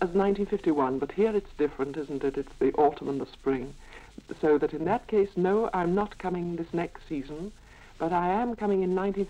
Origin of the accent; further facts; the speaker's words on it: North West England, United Kingdom; accent: Lancashire; My Lancashire accent protruding, I know.